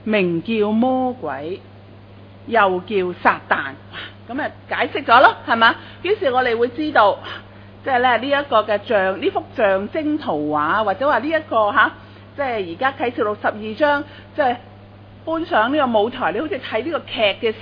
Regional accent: China; 就好像我们中国人都有不同的文学题材的，是吧？

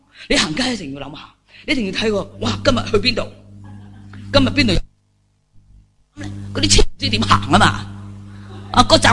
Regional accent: Hong Kong; 特别我哋而家都系我哋香港人几幸福噶啦

